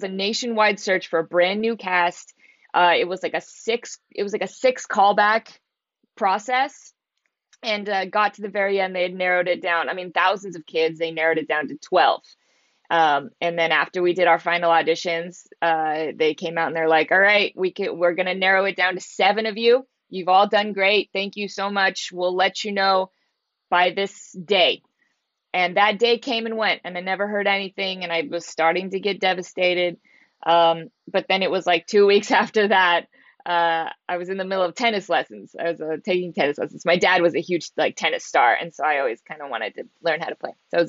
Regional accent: Portland, Oregon, United States; also born or lived in Spokane, Washington; So I grew up in the Pacific Northwest. I was born in Portland, Oregon. I'm a Portland girl, and lived in Spokane, Washington for a long time.

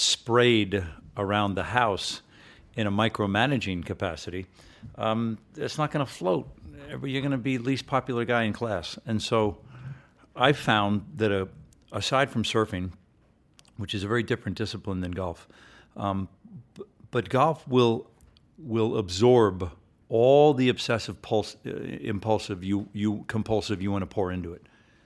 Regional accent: New York City, New York, United States; also born or lived in Short Hills, New Jersey; I grew up first in New York City, and then we moved up and down the Eastern Seaboard, and then Dad finally settled in Short Hills, New Jersey, which is this beautiful suburb of New York.

